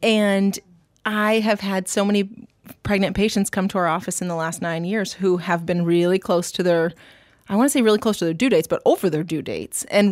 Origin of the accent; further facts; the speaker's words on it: Canada; I'm a Canadian and I grew up on a farm